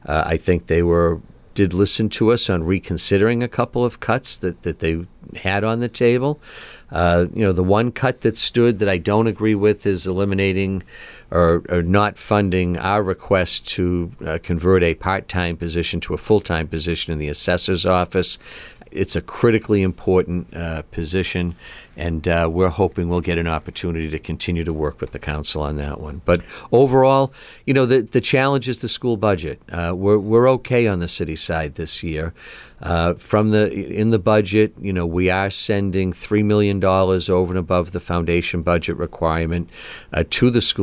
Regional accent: Marshfield, United States; growing up in Marshfield, what the high school they tore down was actually built in two phases.

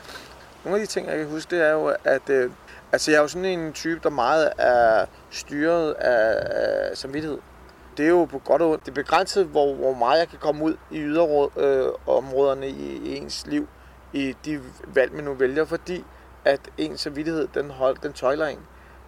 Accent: Colombia; now in Denmark; jeg kommer jo til landet fra Colombia.

